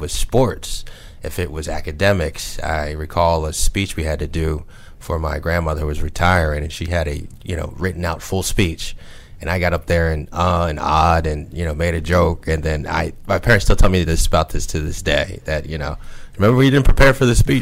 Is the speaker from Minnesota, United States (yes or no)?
no; West Chester, Pennsylvania, United States; I'm from Westchester, Pennsylvania.